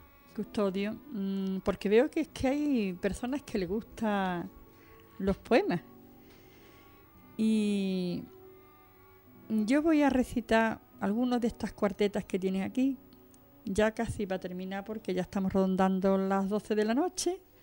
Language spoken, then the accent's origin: Spanish; Andalusia, Spain; accent: Andalusian; con nuestro acento andaluz, con nuestra forma de querer y de pensar.